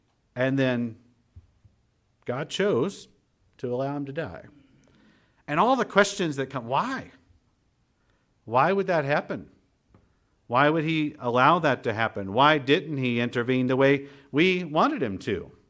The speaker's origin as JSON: {"language": "English", "region": "Kentucky", "country": "United States", "said": "I was from Kentucky."}